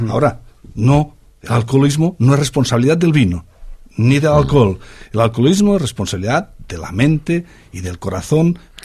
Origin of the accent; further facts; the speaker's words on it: Catalonia, Spain; ahora recuerdo mucho de mi infancia, en el Ampurdán, donde yo nací